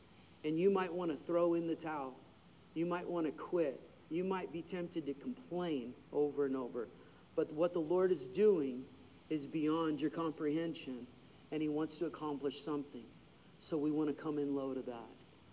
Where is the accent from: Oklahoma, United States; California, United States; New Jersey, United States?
Oklahoma, United States; I'm from Oklahoma. I can do that. A little bit, at least. My family is.